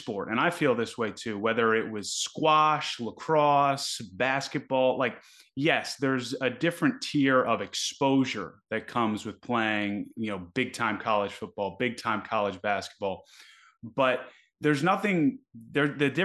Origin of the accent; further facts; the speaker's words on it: Annapolis, Maryland, United States; oh yeah, no, I grew up in Annapolis, Maryland, played everything under the sun growing up